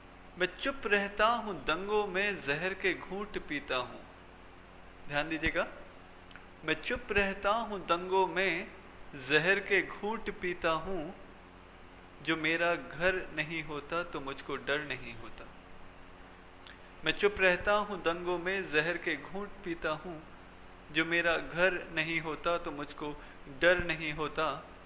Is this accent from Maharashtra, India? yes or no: no; Agra, Uttar Pradesh, India; और मैं आगरा से हूँ।